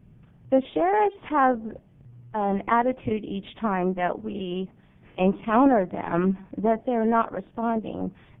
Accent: San Ramon, California, United States; also born or lived in Modesto; If this were Del Rio, and I grew up in San Ramon and Danville, California, and that's the equivalent of your Del Rio, this would not be happening. And I just happened to come back home, and I'm a Modestan by birth.

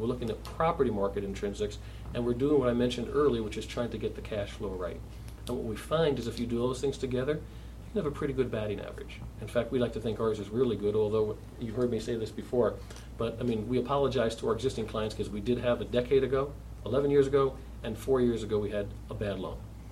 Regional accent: New York, United States; So yes, I'm a New Yorker, I apologize, but we like Midtown Manhattan.

